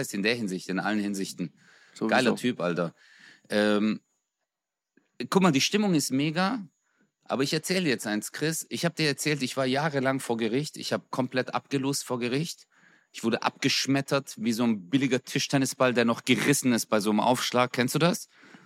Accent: Gelsenkirchen, North Rhine-Westphalia, Germany; ich komme ja aus Gelsenkirchen.

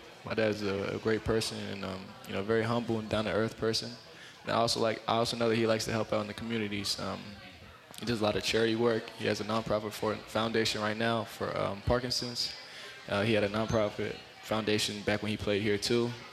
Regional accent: Miami, Florida, United States; also born or lived in Los Angeles / Phoenix; now in Portland, United States; I got to watch a pretty good chunk of his career growing up in Miami and Los Angeles. And Phoenix as well. But it wasn't until we moved back to Portland

